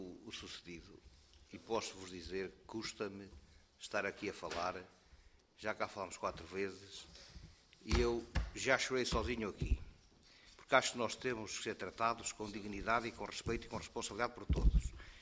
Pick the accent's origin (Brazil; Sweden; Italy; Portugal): Portugal; Nós somos portugueses primeiros, somos portugueses terceira.